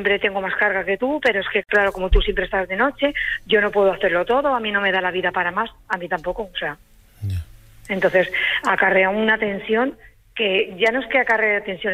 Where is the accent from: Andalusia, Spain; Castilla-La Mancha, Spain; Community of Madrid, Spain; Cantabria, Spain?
Community of Madrid, Spain; Madrid; yo soy de aquí de Madrid y Madrid.